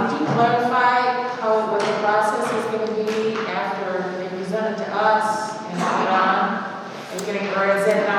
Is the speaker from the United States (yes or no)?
yes; Wilmer, United States; I was born and raised in Wilmer. Went to college at North Dakota State University.